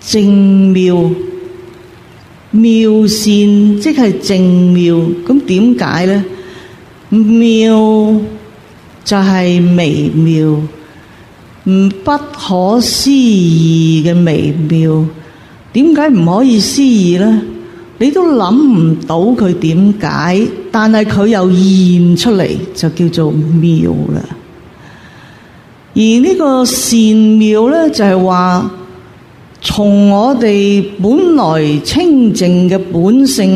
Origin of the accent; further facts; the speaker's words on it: China; 就是同我哋中国人咧，系特别喺呢个地方里边咧，显现好多圣迹